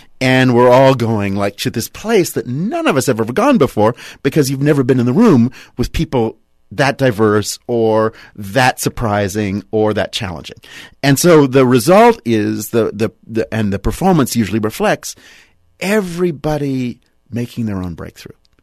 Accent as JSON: {"language": "English", "town": "Pittsburgh", "region": "Pennsylvania", "country": "United States", "tie": "born or raised there", "said": "And for me, the thrill was, you know, growing up in Pittsburgh, going to the Carnegie Museum"}